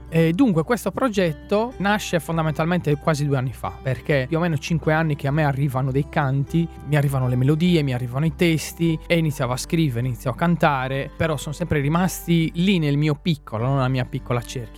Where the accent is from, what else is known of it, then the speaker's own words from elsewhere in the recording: Nughedu San Nicolò, Sardinia, Italy; in sardo logudorese, che è il sardo del mio paese, Nughedu San Nicolò, vicino a Thierry, in provincia di Sassari.